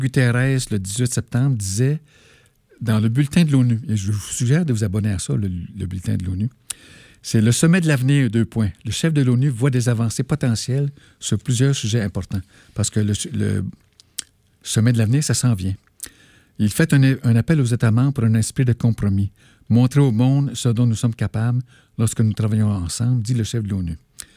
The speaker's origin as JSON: {"language": "French", "region": "Quebec", "country": "Canada", "said": "je viens de l'Abitibi, puis il y avait des bombes nucléaires à Val-d'Or, cachées dans le sous-sol, dans mon enfance"}